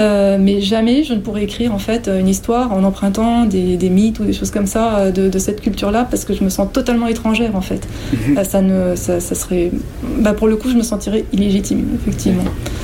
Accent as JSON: {"language": "French", "country": "France", "said": "je suis française et je suis japonaise, en fait."}